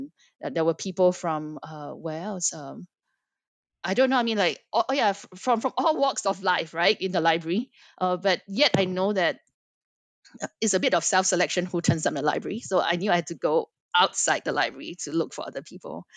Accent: Singapore; I had to explain that, you know, I'm from Singapore, you know, so I'm not really the group of people represented there.

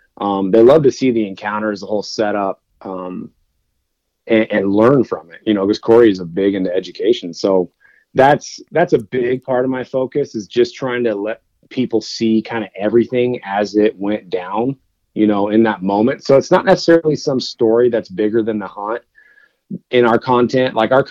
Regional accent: Oregon, United States; Actually, surprisingly, I grew up in Oregon, so I was bow hunting Roosevelt elk.

